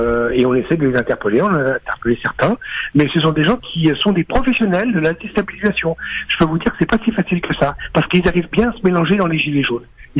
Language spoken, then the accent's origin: French; France; Nous sommes des Français.